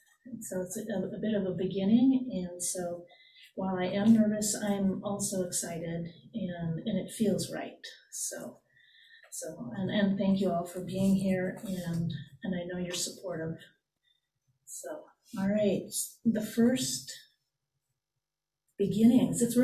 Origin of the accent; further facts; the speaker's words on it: New Brighton, Minnesota, United States; I grew up in New Brighton, in a suburb of St. Paul. And our family moved to that home, which is a new home, when I was about 4.